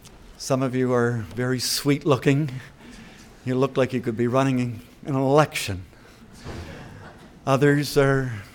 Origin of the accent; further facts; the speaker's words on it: Canada; I'm from Canada.